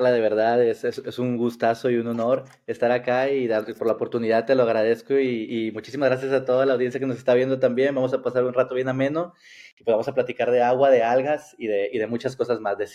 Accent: Monterrey, Nuevo León, Mexico; soy una persona de Monterrey, Nuevo León, soy un científico que estudié licenciado en biotecnología genómica de la Universidad Autónoma de Nuevo León

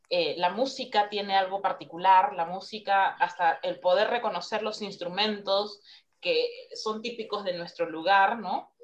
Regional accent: Peru; nos enriquece como seres humanos, nos enriquece como peruanos, ¿no? O peruanas.

